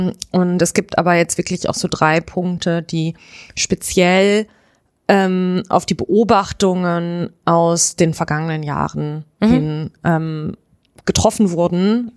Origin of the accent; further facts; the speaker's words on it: Düsseldorf, North Rhine-Westphalia, Germany; als Düsseldorferin erschließt es sich mir wirklich nicht.